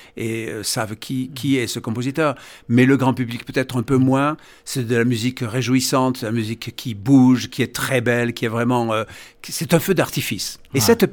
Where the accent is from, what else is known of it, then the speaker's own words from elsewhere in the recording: Saint-Gaudens, Occitanie, France; moi j'ai grandi, je suis né à Saint-Gaudens et j'ai vécu à la Barthe-Rivière.